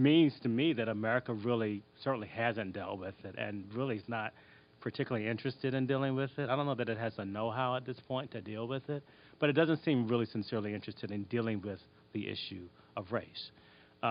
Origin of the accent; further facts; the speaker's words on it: United States; so where are you from? Africa. And I said, no, we're from the United States.